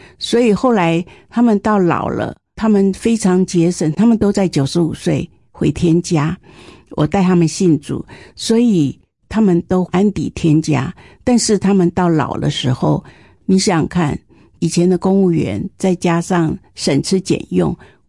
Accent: Taiwan; 其实这就是我们如果在南部乡下长大的，都很喜欢爬芭乐树

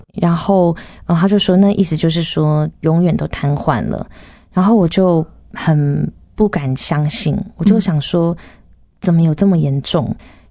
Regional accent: southern China, China; 对，那因为我们都是南方人，我们从来没有滑雪过

